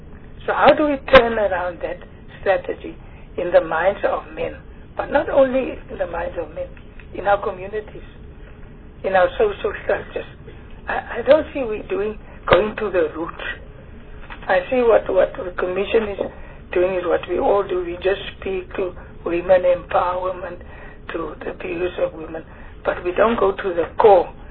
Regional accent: Beaufort West, Western Cape, South Africa; I'm from the Eastern Cape, and I must say I'm from the Central Kuru, and I must say Beaufort West is my hometown

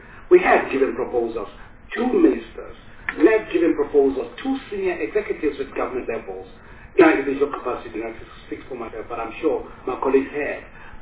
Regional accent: South Africa; But we are aware that there is deliberate dismissal of who we are in society as South African citizens, our input domestically and globally.

